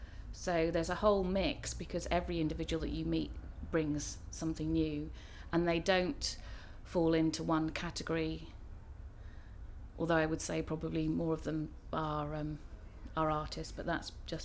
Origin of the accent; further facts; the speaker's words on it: Cambridge, East of England, United Kingdom; accent: Estuary English; I grew up in Cambridge, so definitely not Scotland. So in East Anglia, so slightly estuary English accent here, which has never gone away.